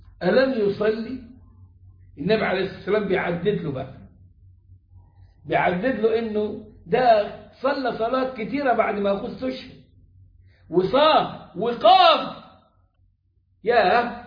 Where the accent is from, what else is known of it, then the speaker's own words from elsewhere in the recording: Egypt; عندنا في مصر